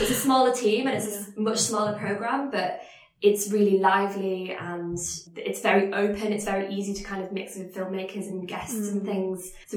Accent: Yorkshire and the Humber, United Kingdom; I'm not from London originally, I'm from Yorkshire.

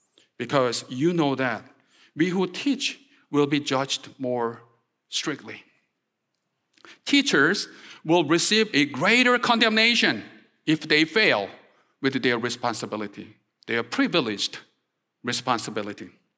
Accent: South Korea; accent: Korean; English is a second language; Probably I don't need to do that because I tend to accentuate each and every word with my Korean accent, right?

